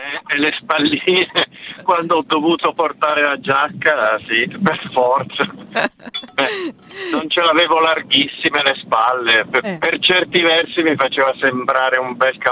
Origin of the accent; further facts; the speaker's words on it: Abruzzo, Italy; io per la verità sono cresciuto in Abruzzo